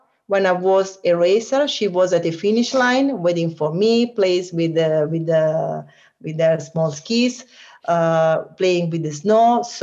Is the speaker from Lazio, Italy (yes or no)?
yes; Rome, Lazio, Italy; English is a second language; You know, I learned skiing very late because I was born in Rome. I come from Rome, a place very far from mountains.